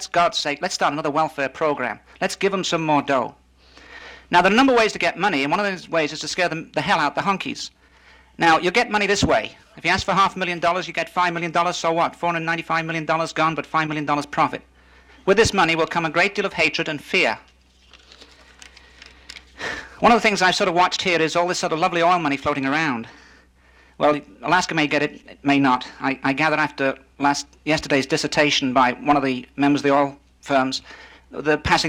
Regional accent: Northern England, United Kingdom; accent: northern English; But it was impressed upon me that my language was wrong, that the way I spoke, my particular northern accent

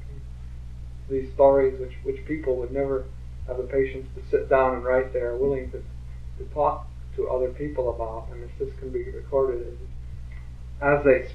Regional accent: Passaic, New Jersey, United States; born there; Yeah, I was born in New Jersey, Passaic, New Jersey.

